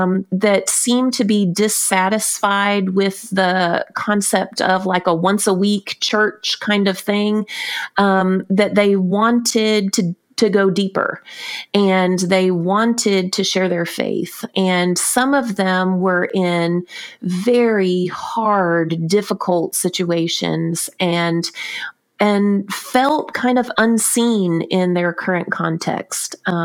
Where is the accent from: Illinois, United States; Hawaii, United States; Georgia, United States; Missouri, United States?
Georgia, United States; Brunswick; than we do in my hometown of Brunswick, Georgia